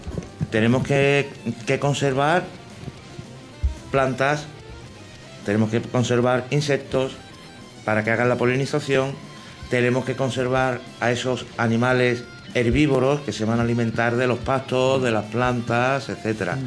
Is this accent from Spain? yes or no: yes; Seville, Andalusia, Spain; now in Madrid, Spain; Nací en Sevilla.